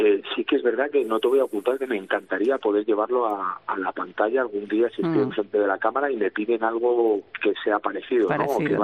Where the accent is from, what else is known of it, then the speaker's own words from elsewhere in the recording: Spain; yo como buen español a mí me gusta todo.